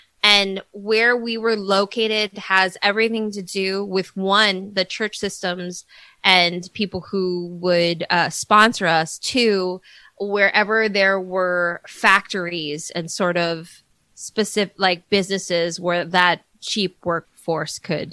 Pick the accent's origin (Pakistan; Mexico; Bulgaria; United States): United States; Minnesota; My growing up in Minnesota was that assimilation.